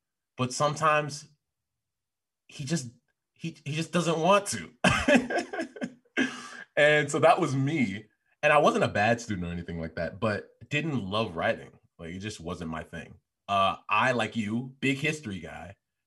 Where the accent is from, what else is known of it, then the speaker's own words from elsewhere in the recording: Chicago, Illinois, United States; I was the guy from Chicago talking all loud.